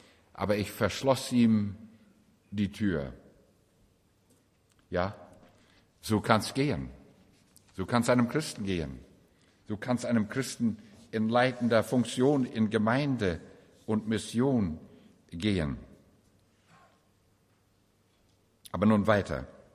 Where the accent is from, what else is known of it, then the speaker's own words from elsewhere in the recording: Canada; Als Kanadier ziehe ich den Hut vor Deutschland